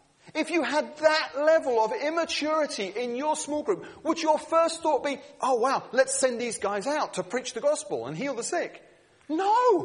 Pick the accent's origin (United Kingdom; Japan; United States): United Kingdom; So we're British and we play safe.